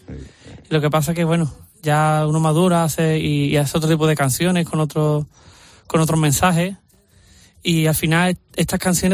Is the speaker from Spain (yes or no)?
yes; Utrera, Andalusia, Spain; y en Utrera me quiere mucho la gente, claro. O sea, hablando de mi pueblo, ¿no?